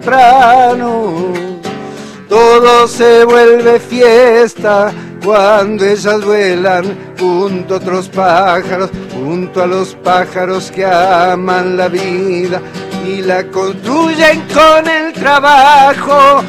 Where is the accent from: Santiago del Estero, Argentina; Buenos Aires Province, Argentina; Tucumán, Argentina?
Santiago del Estero, Argentina; surgí de Santiago. Salí de Santiago, pero empecé a cantar aquí.